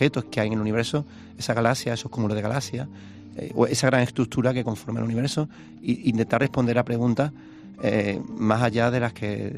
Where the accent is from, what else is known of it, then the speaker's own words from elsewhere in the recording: Spain; Yo, como español, estoy muy orgulloso de eso.